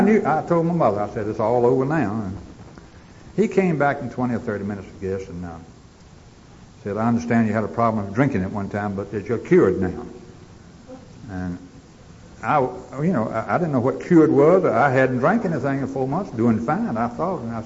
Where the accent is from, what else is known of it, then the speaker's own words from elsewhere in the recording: Roanoke, Virginia, United States; And I went back to my hometown. My mother bankrolled me, and I had a place to stay when I got back to Roanoke